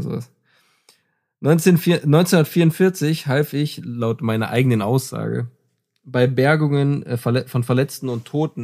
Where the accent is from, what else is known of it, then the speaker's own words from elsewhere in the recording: France; ich bin Schauspieler, ich bin Franzose, ich habe es aber eigentlich in Deutschland geschafft.